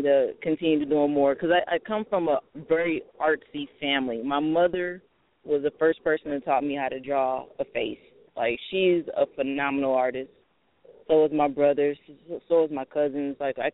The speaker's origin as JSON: {"language": "English", "town": "Detroit", "region": "Michigan", "country": "United States", "tie": "born or raised there", "said": "my native background, Native American background, or just growing up in Detroit"}